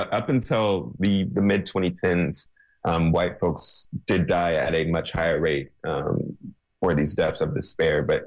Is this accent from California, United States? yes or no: yes; Los Angeles, California, United States; Yeah, I mean, for most people so I grew up in Los Angeles. I was not there during Katrina